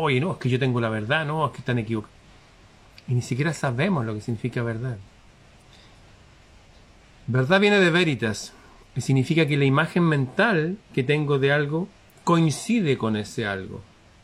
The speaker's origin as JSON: {"language": "Spanish", "country": "Chile", "said": "Les voy a hacer un ejemplo práctico en mi país, Chile."}